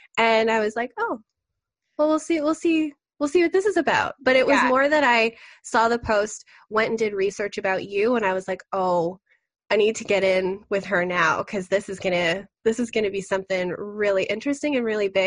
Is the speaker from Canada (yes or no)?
yes; Canada; which as a Canadian, $750 US is still decent.